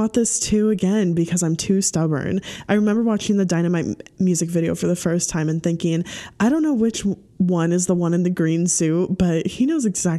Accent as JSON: {"language": "English", "region": "Tennessee", "country": "United States", "also_born_or_lived": "Georgia / New York", "said": "I'm from Tennessee originally."}